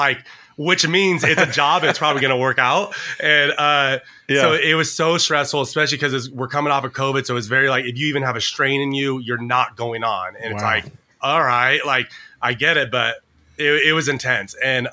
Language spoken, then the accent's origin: English; Ontario, California, United States; also born or lived in Anaheim / Los Angeles; Ontario, California. Okay. So it's about an hour east of Los Angeles.